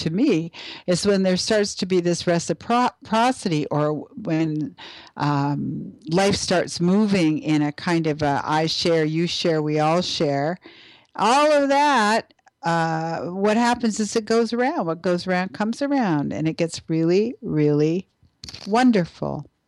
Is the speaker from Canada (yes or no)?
yes; Canada; I'm Canadian, not American, and I'm not always familiar with the Constitution.